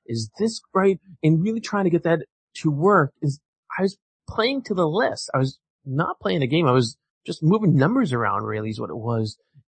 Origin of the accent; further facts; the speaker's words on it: United States; And so I think Coleman Stryker was really interested to see what me, as an American, would have to say about the stuff.